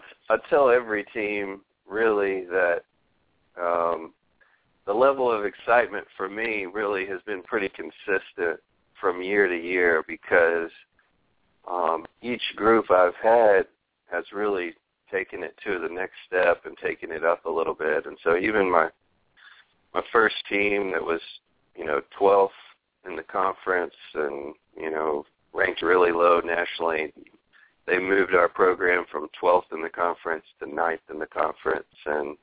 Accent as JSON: {"language": "English", "town": "Jackson", "region": "Tennessee", "country": "United States", "tie": "born or raised there", "said": "Well, I grew up just outside of Memphis, actually, in Jackson, Tennessee."}